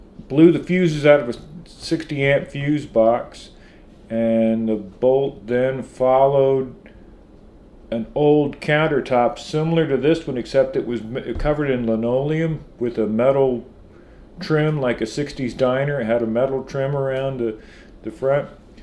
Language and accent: English; Byron, Indiana, United States; We moved to a house near Byron, Indiana